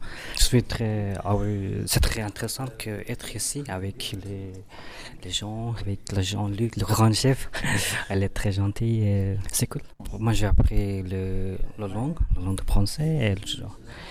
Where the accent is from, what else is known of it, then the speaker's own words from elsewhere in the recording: Afghanistan; Les gens, je viens d'Afghanistan, j'ai 20 ans